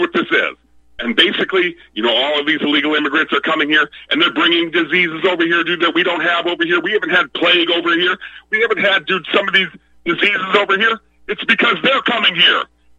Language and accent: English; Alabama, United States; when our governor, Kay Ivey, because I'm from Alabama, unfortunately